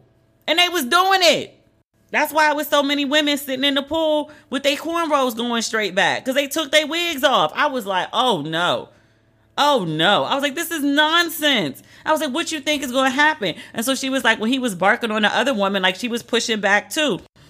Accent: United States; I was like, my bad. I'm American. I'm sorry.

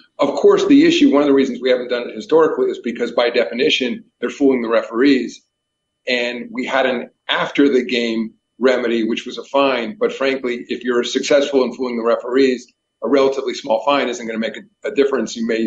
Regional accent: New York, United States; because I grew up in New York. You know, I was a big baseball fan.

